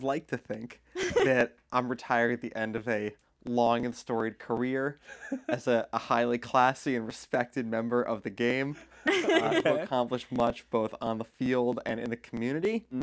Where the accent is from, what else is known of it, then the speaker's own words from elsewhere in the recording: New York, United States; Growing up in the New York area, he was the player that I enjoyed watching the most